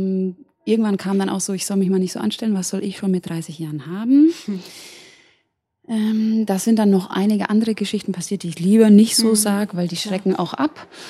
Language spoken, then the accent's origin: German; Bavaria, Germany; moved away as an adult; also born or lived in Munich; ich bin eigentlich aus Franken, bin dann aber für meinen Traumjob, nämlich fürs Fernsehen, nach München umgezogen und habe dort auch so 10, 11 Jahre in dem Job gearbeitet